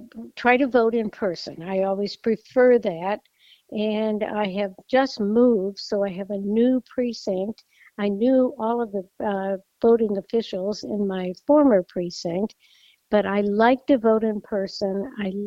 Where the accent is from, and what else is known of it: Nebraska, United States; born or raised there